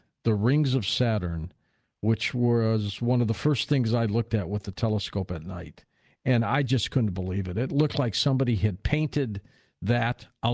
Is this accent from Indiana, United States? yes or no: no; Detroit, Michigan, United States; I was from Detroit.